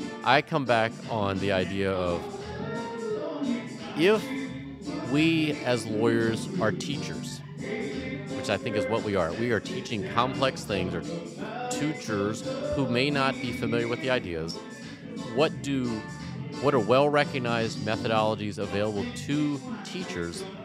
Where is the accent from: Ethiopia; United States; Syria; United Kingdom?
United States; South Carolina; If I can cite a case, and I'm from South Carolina, and we have case law on punitive damages going back to like literally like 1796 or something.